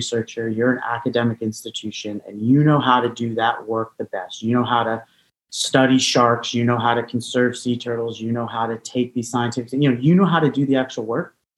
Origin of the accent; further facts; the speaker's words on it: Phoenix, Arizona, United States; I being born and raised in Phoenix and growing up in the desert, it was weird.